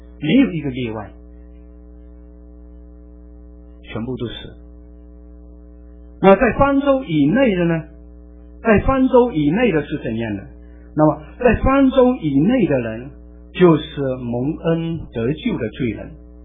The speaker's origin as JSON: {"language": "Chinese", "country": "China", "said": "我们中国人对这个神的事情早就知道，早就知道。"}